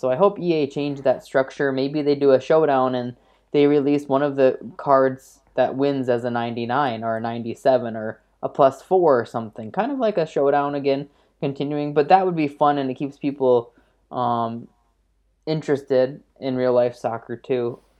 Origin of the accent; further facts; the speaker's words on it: United States; I'm an American, so I'm a big fan of him winning.